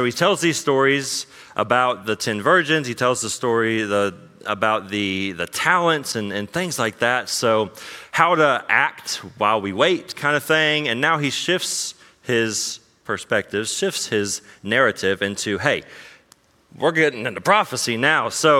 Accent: Dewey, Oklahoma, United States; also born or lived in Florida; I moved from Florida, originally from Oklahoma, a little town called Dewey, Oklahoma. Grew up there my whole life

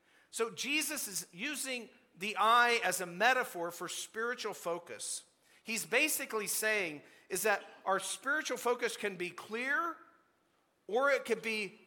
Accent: Colorado, United States; And so I'm from Southern Colorado

